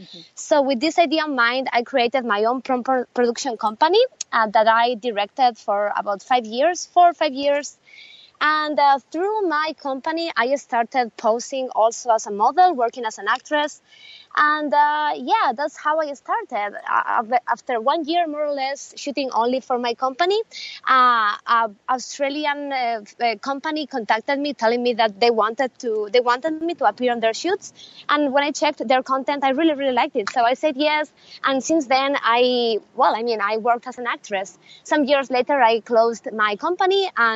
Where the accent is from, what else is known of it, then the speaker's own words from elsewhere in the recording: Spain; I am from Spain, by the way. So a lot of companies from my country.